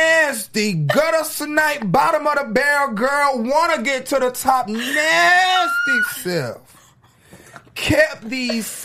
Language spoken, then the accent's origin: English; Decatur, United States; No, I'm from Decatur where the grass is greater, and you flew here, and I grew.